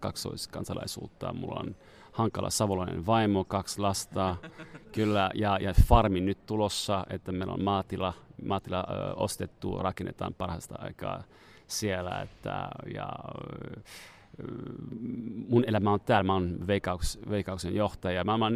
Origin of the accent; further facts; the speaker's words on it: Montreal, Quebec, Canada; Finnish is a second language; also born or lived in New York / Paris; now in Finland; isossa kaupungissa, mistä mä oon kotoisin, että Montrealista ja New Yorkista ja Pariisista, missä mä oon elänyt